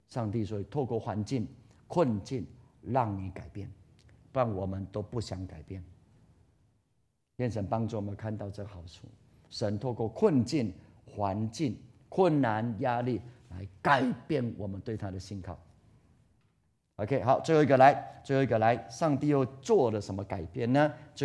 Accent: Taiwan; 我们台湾人每一次都说哇够八斗了

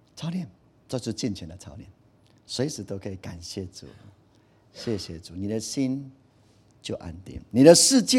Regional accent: Taiwan; 我们台湾人是非常敬神的一个信仰的，到处都是。

